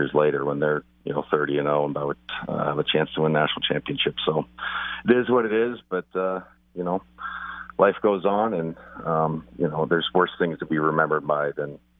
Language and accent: English; Spokane, Washington, United States; It's like you know, I was from Spokane. There was a ball boy there.